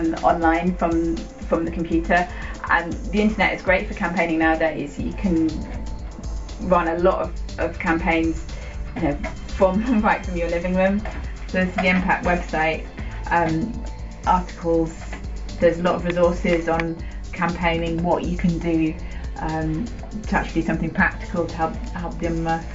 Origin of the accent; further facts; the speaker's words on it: United Kingdom; And you know, as British Muslims, we've got more opportunities to do something effective to help the Ummah through politics and media.